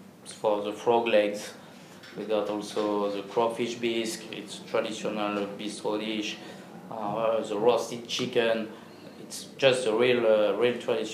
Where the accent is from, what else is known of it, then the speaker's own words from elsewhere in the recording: Australia; So, I come from Australia.